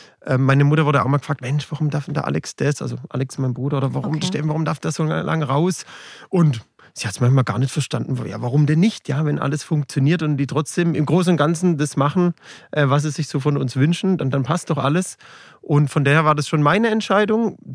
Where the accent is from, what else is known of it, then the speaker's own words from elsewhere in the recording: Schwaigern, Baden-Württemberg, Germany; also born or lived in Heilbronn; now in Nordheim, Germany; Wohnhaft danach in Schweigern, dort ist auch mein Elternhaus, sehr ländlich gelegen. Und aktuell wohne ich in Nordheim, mhm, ja, auch eine Gemeinde mit ein paar tausend Einwohnern, ländlich, sehr gemütlich.